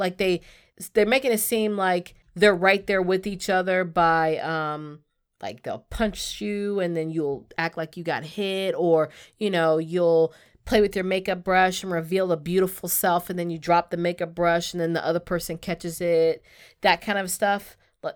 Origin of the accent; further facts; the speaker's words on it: Jacksonville, Florida, United States; Like, we're from Jacksonville, and the Hamilton play, this iconic Hamilton play, finally came to Jacksonville